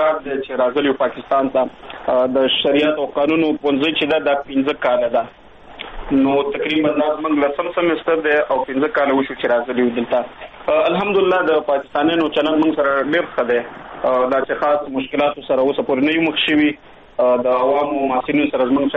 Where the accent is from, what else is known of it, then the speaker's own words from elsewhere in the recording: Nangarhar, Afghanistan; نګرهار څخه ما د شنوار ورسوالۍ د اغیز نه راغلم.